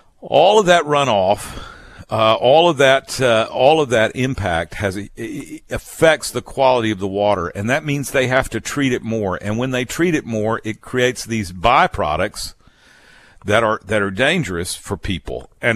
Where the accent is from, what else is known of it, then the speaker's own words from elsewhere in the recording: Mobile, Alabama, United States; I'm not an old Oakdale boy, though I grew up in Mobile.